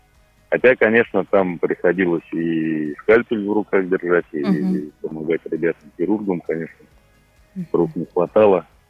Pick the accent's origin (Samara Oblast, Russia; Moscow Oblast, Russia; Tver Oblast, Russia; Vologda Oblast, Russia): Vologda Oblast, Russia; Vologda; also born or lived in Khorinsk; Я родился в Хоринском районе, в селе Хоринск, тогда еще поселок. Хоринск в 81 году.